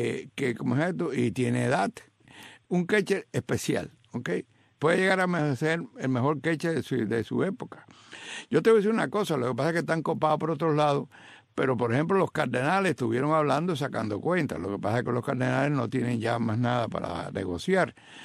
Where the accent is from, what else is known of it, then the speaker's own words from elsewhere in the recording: Havana, Cuba; nosotros en Cuba éramos habanistas